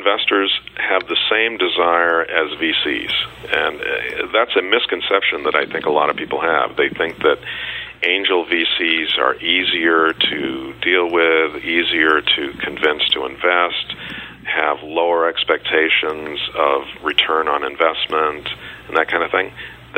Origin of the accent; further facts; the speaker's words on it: Boston, Massachusetts, United States; I'm from Boston, so I'm familiar with several of them.